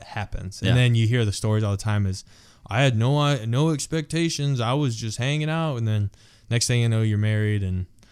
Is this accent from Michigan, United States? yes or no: yes; Michigan, United States; I mean, I love my home state and love the teams. You know, Tigers, Red Wings, Pistons. I don't know if there's any NASCAR drivers from Michigan